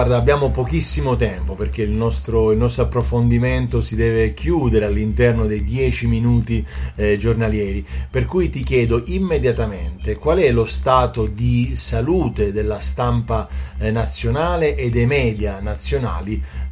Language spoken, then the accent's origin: Italian; Sicily, Italy; io che sono siciliano